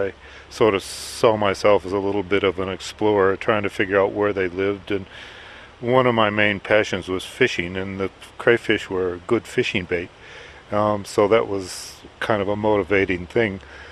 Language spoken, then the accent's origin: English; United States; As you can tell from my accent, grew up in the United States, and I lived on a river which was a tributary of a Mississippi River